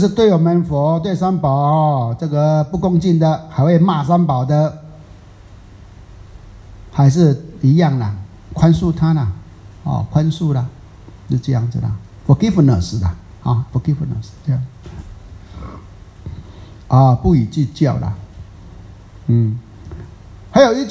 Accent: Taiwan; 在台湾我们福建人啊，闽南人讲一句话啊

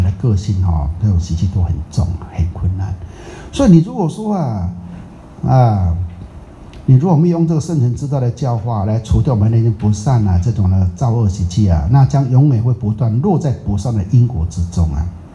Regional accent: Taiwan; 我台湾人吼，讲福建话啊，我闽南话

